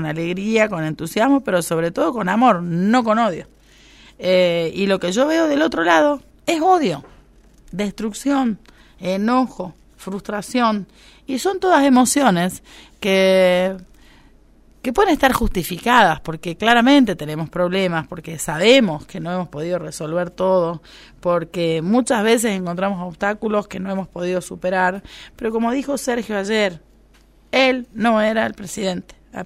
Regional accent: Argentina; como argentinos y argentinas

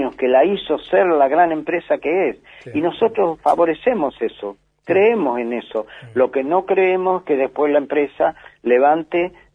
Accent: Argentina; como argentinos, le agradecemos que nuestra radio nacional, que llega a todos los lugares más recónditos del país

